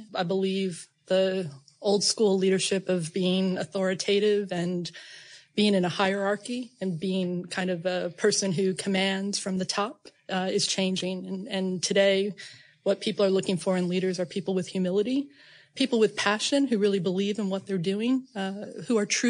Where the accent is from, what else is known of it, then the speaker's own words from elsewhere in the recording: New York, United States; But yeah, grew up in New York, spent 20 years about an hour north of New York City by West Point in the Hudson Valley.